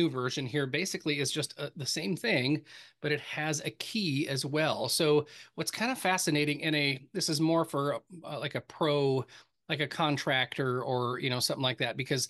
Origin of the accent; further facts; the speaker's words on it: Minnesota, United States; I grew up in Minnesota with a bunch of, Scandinavians.